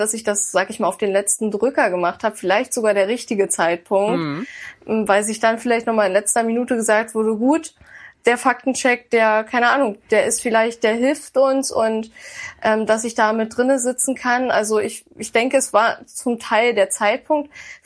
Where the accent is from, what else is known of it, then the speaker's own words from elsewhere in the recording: Lusatia, Germany; Ich komme aus der Lausitz. Ist ja sowieso die Wolfsregion, ja, schlechthin.